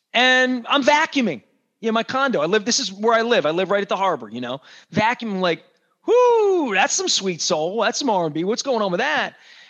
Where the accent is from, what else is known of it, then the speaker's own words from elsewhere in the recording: Dundalk, Maryland, United States; I'm from Dundalk, right? So I'm the kid that grew up interviewing rock stars and chasing athletes 30 years ago.